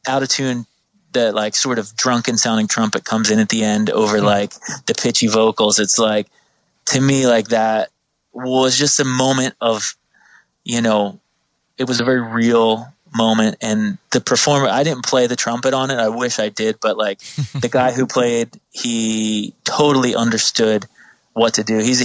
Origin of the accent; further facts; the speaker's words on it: New Jersey, United States; I'm from South Jersey, so